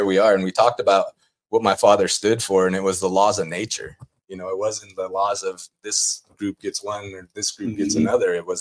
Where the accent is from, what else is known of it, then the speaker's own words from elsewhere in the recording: Washington, United States; that's what our foundation of who we are as Indian people and of Nisqually, Squaxin, and Puyallup, part of the Medicine Creek Treaty.